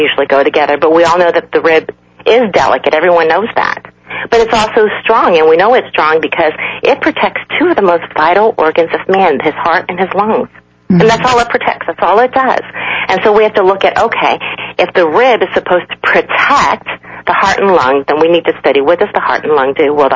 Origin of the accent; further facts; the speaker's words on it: South Korea; I'm from South Korea, and this flower was actually made in South Korea